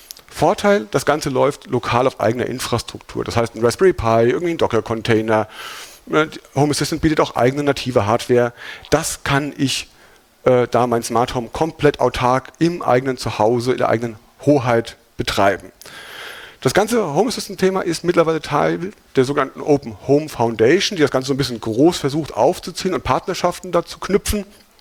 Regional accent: Hesse, Germany; accent: Hessian; ich komme aus Hessen.

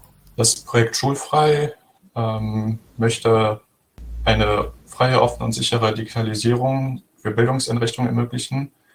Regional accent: Germany; ich bin 17 Jahre alt und ich komme aus Deutschland

